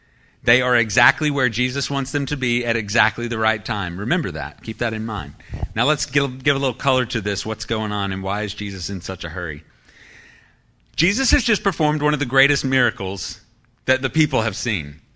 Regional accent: Texas, United States; I don't know if it's because I grew up in Tornado Alley of Texas

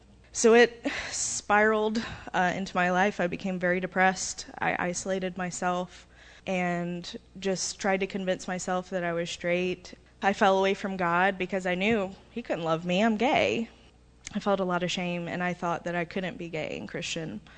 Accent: Marietta, United States; I grew up in Marietta.

